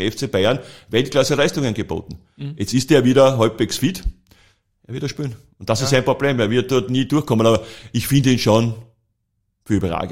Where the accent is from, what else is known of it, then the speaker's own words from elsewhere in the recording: Vienna, Austria; ich bin ein Wiener